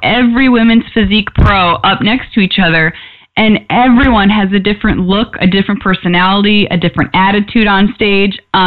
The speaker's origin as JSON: {"language": "English", "town": "Chicago", "region": "Illinois", "country": "United States", "said": "of course everybody listening knows probably that I'm from Chicago as well."}